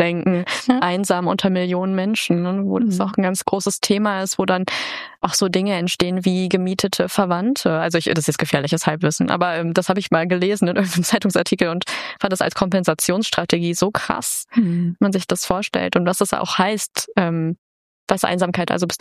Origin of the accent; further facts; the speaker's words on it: Cologne, North Rhine-Westphalia, Germany; ähnlich wie du, komme ich aus Köln